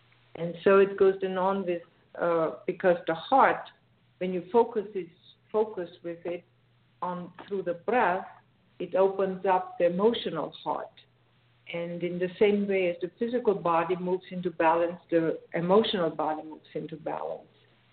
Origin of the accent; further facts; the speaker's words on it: Austria; accent: Austrian; English is a second language; I come from another country, as you might hear from my accent. I'm Austrian. I come from Austria, and like in Austria, the religion is very Catholic.